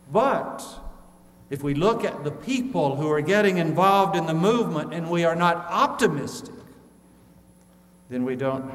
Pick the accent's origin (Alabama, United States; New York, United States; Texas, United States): Alabama, United States; Birmingham; I know as a young boy growing up in Birmingham, Alabama, first person in my family to go to college, I wanted to use my education to be better off than my parents.